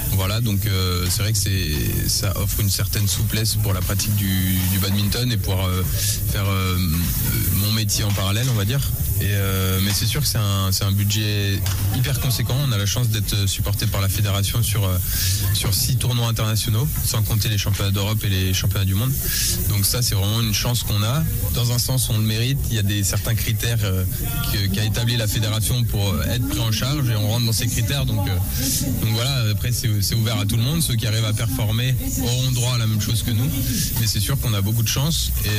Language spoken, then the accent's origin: French; Annecy, Auvergne-Rhône-Alpes, France; Moi, je suis d'Annecy